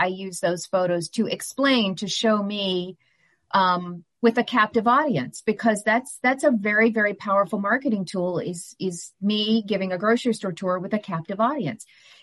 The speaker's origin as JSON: {"language": "English", "town": "St. Petersburg", "region": "Florida", "country": "United States", "tie": "born or raised there", "said": "Born and raised in St. Pete."}